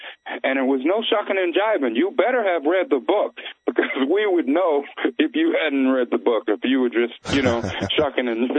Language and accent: English; East Coast, United States; also born or lived in California; Okay, I grew up on the East Coast before going to California. All right, though I graduated from high school in California, etc.